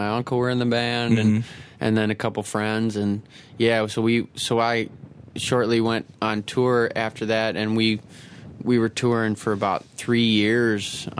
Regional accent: Dallas, Texas, United States; born there; Oh, I was Dallas.

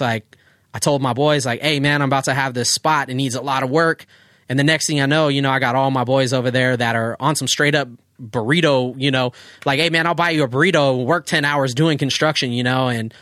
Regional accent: Oceanside, California, United States; just had a bunch of tight photos of even where we grew up in Oceanside and, you know, the every generation of the pier since he was a kid.

